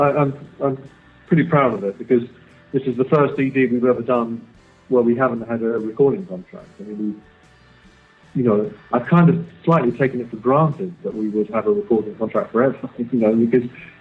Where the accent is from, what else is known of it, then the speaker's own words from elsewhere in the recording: United Kingdom; despite the fact that, you know, we're British.